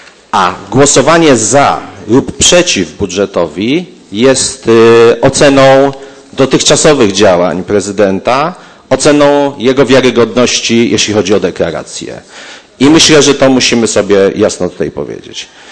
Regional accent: Poznań, Greater Poland Voivodeship, Poland; składaliśmy poprawki indywidualnie jako poznaniacy

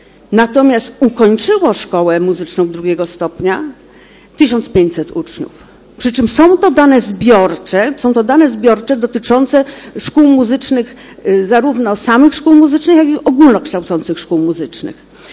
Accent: Poznań, Greater Poland Voivodeship, Poland; No bo my jesteśmy ze Śródki i tam mówią, że szkoła jest beznadziejna.

